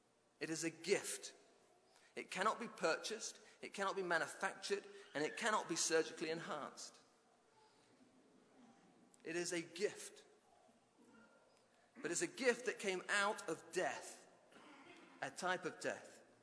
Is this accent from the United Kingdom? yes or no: yes; United Kingdom; I'm British, I don't crank.